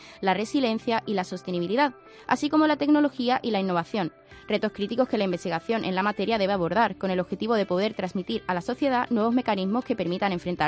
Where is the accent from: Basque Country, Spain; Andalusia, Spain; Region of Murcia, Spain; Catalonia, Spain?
Andalusia, Spain; Estepona; yo no sabía cuál era, y mira que yo soy malagueña